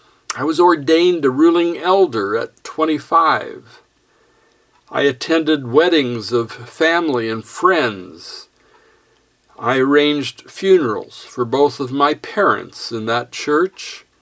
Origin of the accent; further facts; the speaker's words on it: Sterling, Colorado, United States; I was invited back to my hometown of Sterling, Colorado, to preach in the church where I was raised, the First Presbyterian Church of Sterling.